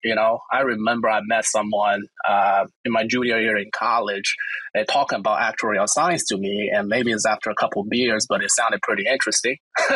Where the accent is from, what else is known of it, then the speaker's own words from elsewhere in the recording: Beijing, China; I was born and raised in Beijing, 20 million people. So very different sort of environment with, you know, towns and cities in the U.S. Grew up in a pretty typical intellectual family.